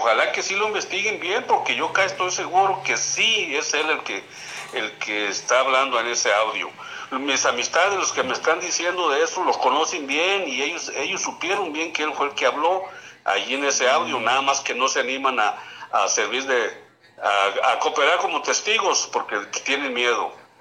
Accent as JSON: {"language": "Spanish", "town": "La Ruana", "region": "Michoacán", "country": "Mexico", "tie": "born or raised there", "said": "fíjate que anoche había varias balaceras allí en mi pueblo, La Ruana."}